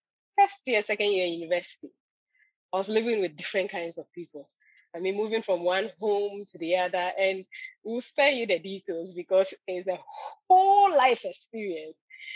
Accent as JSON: {"language": "English", "country": "Nigeria", "tie": "born or raised there", "also_born_or_lived": "Ivory Coast", "said": "Well, my life, I was born in Ivory Coast. So my parents are missionaries in Ivory Coast. They are Ghanaians anyway. But so by the time we were five, my dad had to further his studies in Nigeria. So we moved to Nigeria. And then I started school there."}